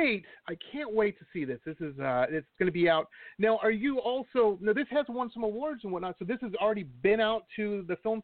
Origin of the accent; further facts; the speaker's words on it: Detroit, Michigan, United States; I know some of my listeners are in from my hometown, Detroit, that's only a 6-hour drive.